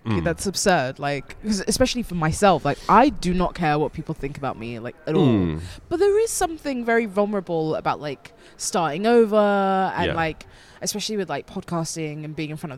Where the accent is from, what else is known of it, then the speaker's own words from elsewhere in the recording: London, United Kingdom; I drop my letters a lot, like at the end. But I'm like, I'm from London, that's just what we do.